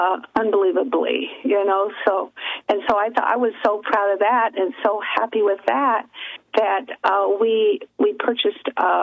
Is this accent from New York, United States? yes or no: no; Colorado, United States; now in Arizona, United States; Oh, actually Colorado, but I have a lot of friends from Texas, so